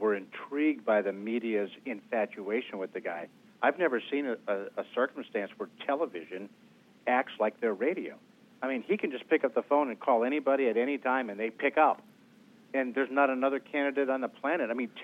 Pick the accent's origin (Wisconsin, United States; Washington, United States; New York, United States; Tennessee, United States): Wisconsin, United States; My home state of Wisconsin hasn't voted yet, and that's coming up on April 5th